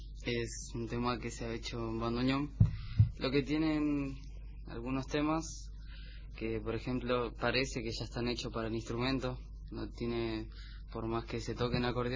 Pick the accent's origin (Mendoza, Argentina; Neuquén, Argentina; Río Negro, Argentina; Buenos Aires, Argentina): Buenos Aires, Argentina; Yo soy de Buenos Aires y le vine a tocar unos temas.